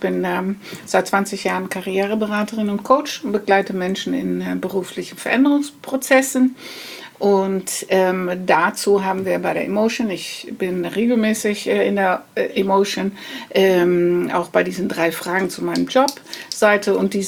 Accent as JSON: {"language": "German", "country": "Netherlands", "second_language": "German", "lives_now": "Hamburg, Germany", "said": "ich bin Holländerin. Das hat man vielleicht schon gehört."}